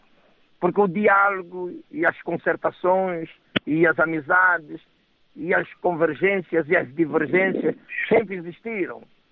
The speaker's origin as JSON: {"language": "Portuguese", "town": "Quipiri", "region": "Bengo", "country": "Angola", "said": "Pois que ainda por cima eu sou do Bengo, ainda por cima eu sou do Bengo, sou do Kipiri."}